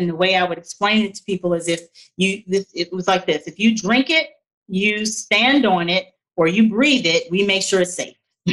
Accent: the South, United States; And I took to heart both my experience of being a Southerner, but also an African American.

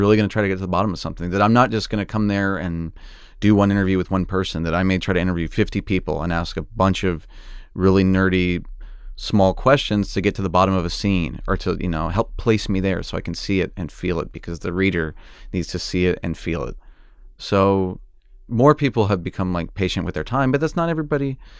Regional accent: Oklahoma, United States; But I wanted to be a tornado chaser growing up in Oklahoma.

